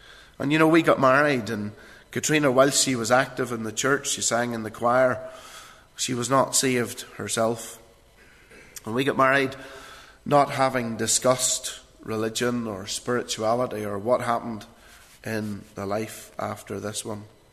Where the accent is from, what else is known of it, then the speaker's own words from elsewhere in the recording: Ballymena, Northern Ireland, United Kingdom; Growing up in Ballymena, I will say that we never had a Bible in our home.